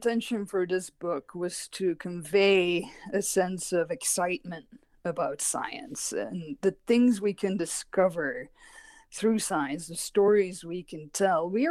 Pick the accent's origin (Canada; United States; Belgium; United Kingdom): Belgium; So I did all of my education in Belgium. I'm from Belgium originally.